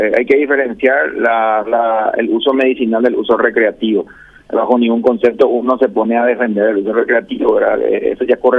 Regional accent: Paraguay; mirarlo como paraguayo

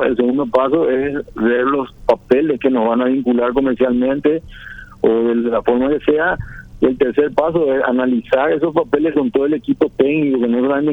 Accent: Paraguay; como ciudadano paraguayo

